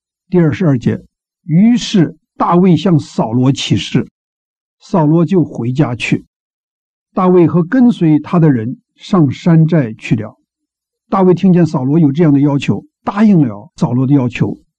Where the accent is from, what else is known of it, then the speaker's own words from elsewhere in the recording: China; 弟兄姐妹，我们中国人不是也是这样吗？